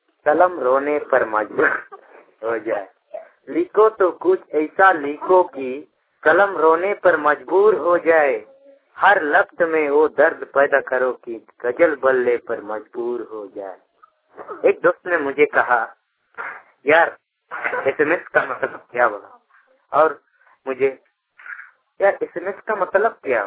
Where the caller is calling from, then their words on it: Sonua, Jharkhand, India; गांव जाते प्रखंड गुदड़ी पोस्ट सोनुआ पश्चिम सिंहभूम के रहने वाले हूँ।